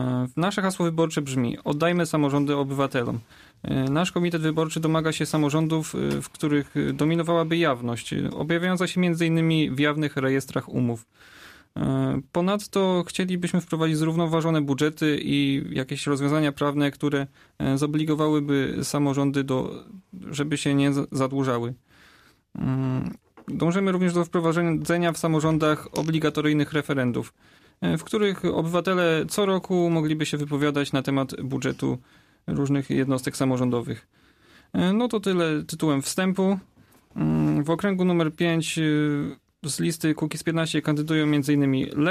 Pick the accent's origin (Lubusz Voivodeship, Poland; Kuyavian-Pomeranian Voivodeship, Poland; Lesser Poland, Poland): Lubusz Voivodeship, Poland; Żagań; moje rodzinne miasto Żagań jest niedostatecznie promowane pod względem turystycznym